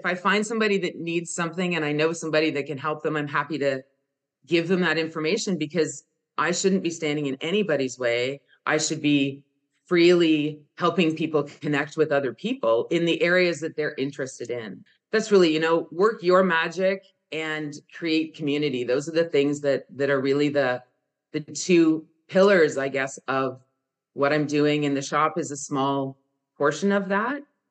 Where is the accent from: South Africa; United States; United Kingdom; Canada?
Canada; you know, I'm French Canadian. So they came over in the 1600s and stayed.